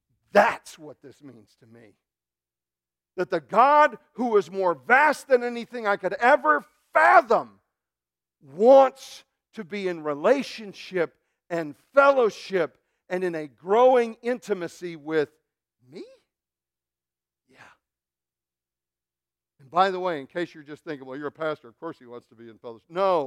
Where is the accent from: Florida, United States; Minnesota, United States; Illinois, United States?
Illinois, United States; Chicago; Hey, I grew up in Chicago. It is the truth, okay?